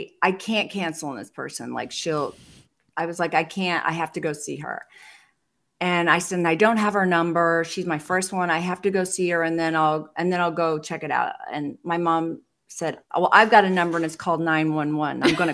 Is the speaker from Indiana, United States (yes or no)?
yes; Indiana, United States; here's the crazy thing is I was from Indiana